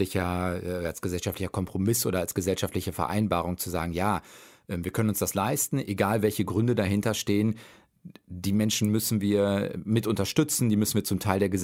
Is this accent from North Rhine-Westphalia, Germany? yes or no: yes; North Rhine-Westphalia, Germany; bei einer größeren Zeitung im östlichen Ruhrgebiet. Ich komme nämlich auch aus der Ecke, andere Stadt, anderes Umfeld.